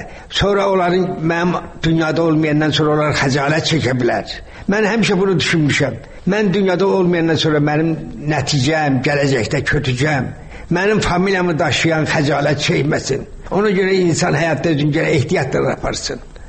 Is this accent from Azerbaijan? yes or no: yes; Shaki, Azerbaijan; Mən uşaqlıqda böyük həyətimiz vardı Şəkidə.